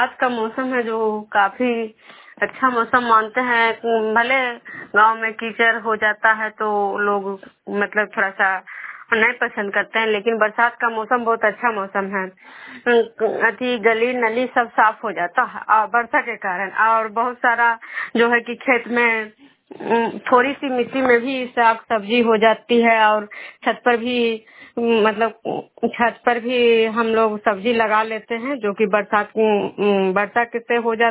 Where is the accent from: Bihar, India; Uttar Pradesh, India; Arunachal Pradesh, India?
Bihar, India; Khajra; मैं बिष्णुपुर ग्राम खजरा पंचायत नालंदा जिला रंगनसा प्रखंड के निवासी हूँ।